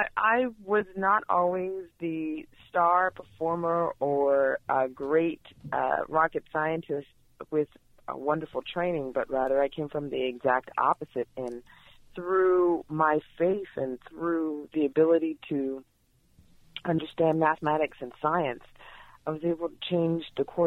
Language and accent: English; Los Angeles, California, United States; born there